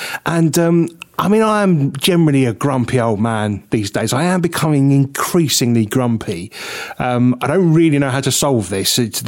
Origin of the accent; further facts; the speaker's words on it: Liverpool, North West England, United Kingdom; Hey, I'm from Liverpool. I'm blue, by the way.